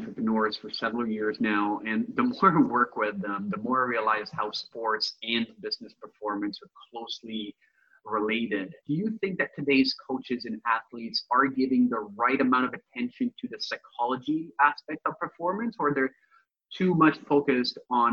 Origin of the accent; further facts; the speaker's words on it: Italy; now in Canada; I'm from Italy. I live in Canada, but I'm from Italy.